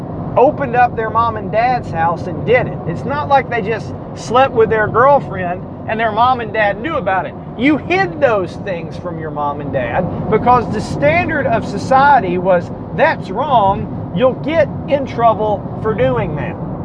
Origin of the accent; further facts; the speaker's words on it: United States; So let's think about the United States, because I don't know what goes on anywhere else. I'm from the United States.